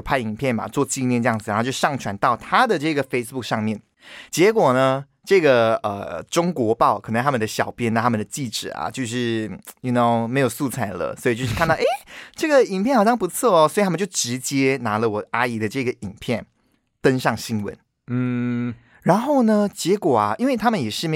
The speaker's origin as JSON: {"language": "Chinese", "country": "Malaysia", "moved": "yes", "said": "但其实 Hello， 我每年都会回马来西亚一次耶。"}